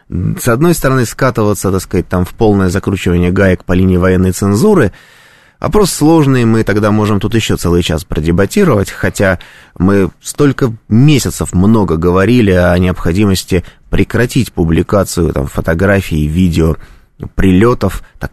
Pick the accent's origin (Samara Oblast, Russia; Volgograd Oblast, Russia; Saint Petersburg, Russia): Saint Petersburg, Russia; Например, в моем родном городе Санкт-Петербурге это принято распоряжением губернатора города на весь год.